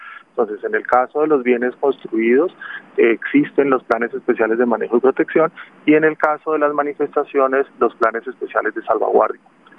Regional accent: Colombia; nuestra identidad como colombianos.

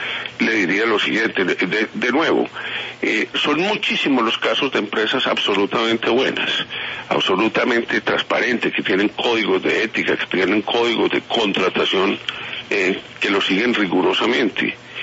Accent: Colombia; como colombianos debemos rodear la institucionalidad

